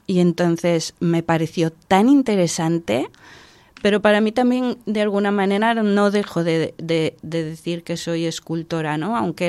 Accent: Maliaño, Cantabria, Spain; yo vengo de Cantabria, de Maliaño, que es un pueblo obrero con muchas fábricas, Alcatel, grandes hornos de fundición. Yo jugaba de niña en esas fábricas

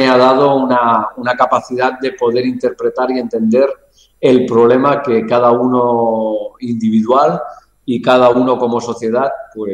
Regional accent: Barcelona, Catalonia, Spain; born there; Perdonad mi catalán, castellano y acento, porque yo nací en Barcelona, pero mis padres vinieron de Tarragona, O sea que esto de la barrecha viene de muchos años atrás.

